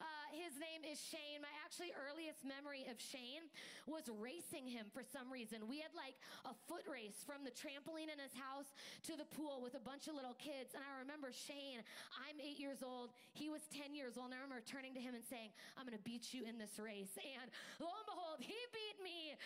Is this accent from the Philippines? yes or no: no; Jordan, Minnesota, United States; and I am born and raised in Minnesota. My husband and I, we live in Jordan, and that is where I grew up, Jordan Prior Lake area.